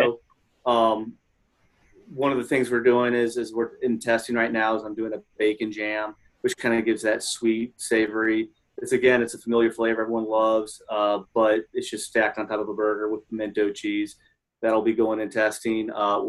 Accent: Chicago, Illinois, United States; born there; now in Atlanta, United States; I've lived most of my life here in Atlanta and would travel back and forth because I had family in Chicago. I was born in Chicago and going back and forth.

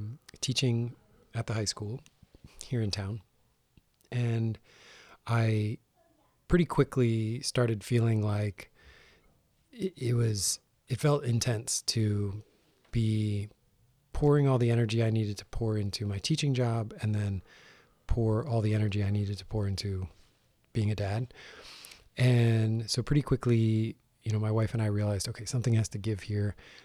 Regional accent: New Jersey, United States; also born or lived in Tillamook; now in Astoria, United States; So I'm originally from New Jersey, and I have been in Astoria now for about the last decade. I was living down the coast before we moved to Astoria. I was in Tillamook for about 4 years.

